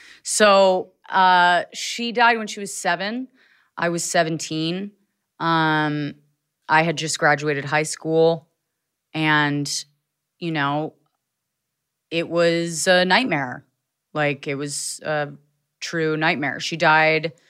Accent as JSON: {"language": "English", "region": "Virginia", "country": "United States", "tie": "born or raised there", "said": "Like outside of DC in Northern Virginia."}